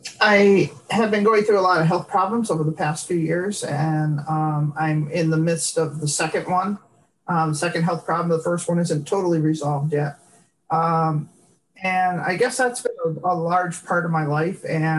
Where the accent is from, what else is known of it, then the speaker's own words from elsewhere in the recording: Massachusetts, United States; I'm from Massachusetts. And it's the home of Jon Kabat-Zinn.